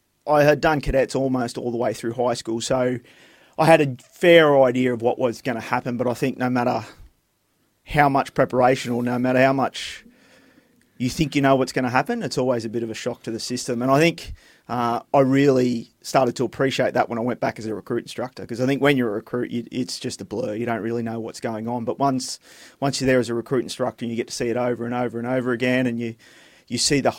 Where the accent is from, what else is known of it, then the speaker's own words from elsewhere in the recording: Gunnedah, New South Wales, Australia; I grew up in Gunnedah in northwest New South Wales.